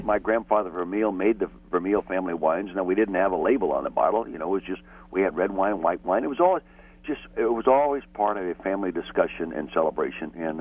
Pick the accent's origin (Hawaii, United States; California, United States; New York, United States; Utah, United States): California, United States; Calistoga; born there; I was born in Calistoga, the north end of the Napa Valley, okay, a long time ago, and that's wine country.